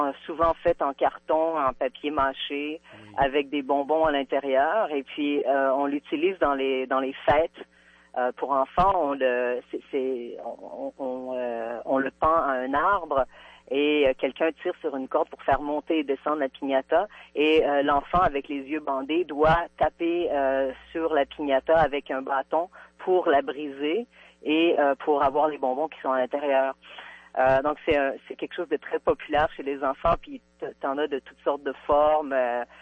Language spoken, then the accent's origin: French; Canada; Ben moi, comme j'ai pas voté, je suis canadienne